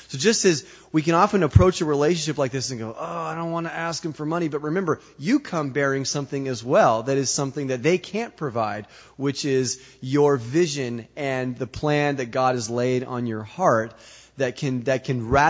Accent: Phoenix, Arizona, United States; Well, I'm from the Phoenix area, Phoenix metro area in Arizona

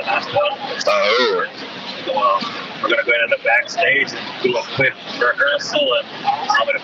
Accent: Sweet Grass, Saskatchewan, Canada; I'm from Sweet Grass, Saskatchewan, Canada.

